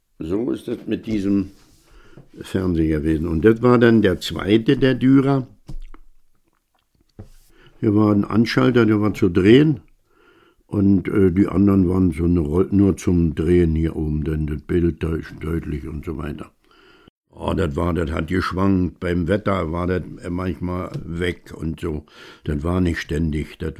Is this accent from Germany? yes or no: yes; Gerswalde, Brandenburg, Germany; born there; 79 Jahre alt. Ich bin 1941 in Gerswalde geboren … die die Gaststätte, ehemals Hotel zum Löwen, später Gaststätte zum Löwen, betrieben haben.